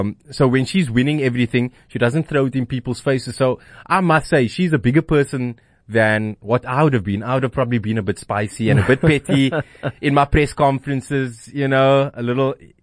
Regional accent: South Africa; So obviously, being a South African, I hope that's the same outcome.

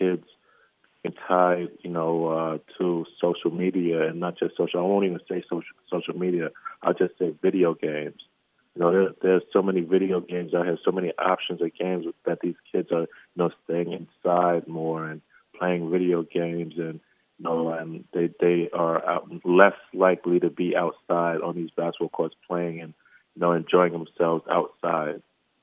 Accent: New York City, New York, United States; I'm from New York City. There's a playground on every corner

